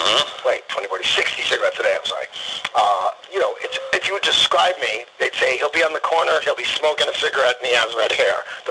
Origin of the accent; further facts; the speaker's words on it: Philadelphia, Pennsylvania, United States; born there; also born or lived in Los Angeles; I was born here in Philadelphia, but I lived for 30 years in Los Angeles